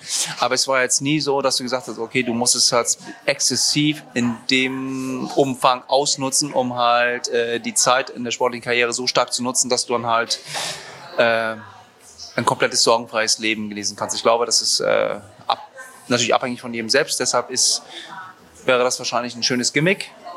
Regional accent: Rostock, Mecklenburg-Vorpommern, Germany; ich bin in Rostock aufgewachsen und bin der wohnhaften Norden

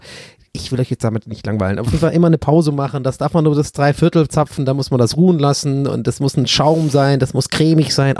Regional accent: Cologne, North Rhine-Westphalia, Germany; du denkst so als Kölner so, hey, das ist doch Driss.

